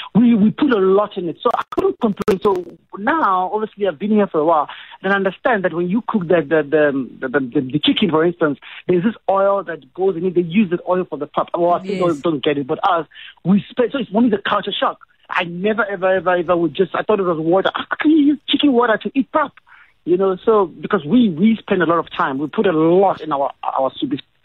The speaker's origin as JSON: {"language": "English", "country": "Nigeria", "said": "I'm living from Nigeria, right?"}